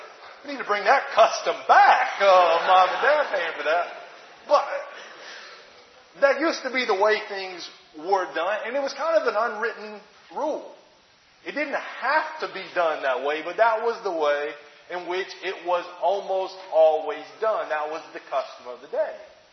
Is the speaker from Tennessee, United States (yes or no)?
no; Alabama, United States; In fact, the congregation I grew up in Alabama, they canceled Bible study